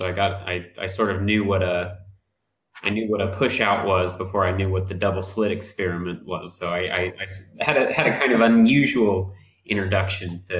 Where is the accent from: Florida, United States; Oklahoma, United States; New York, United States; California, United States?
Oklahoma, United States; moved away as an adult; now in Oxford, United Kingdom; I came over from the U.S. I'm from Oklahoma originally, and I came on a two-month exchange program.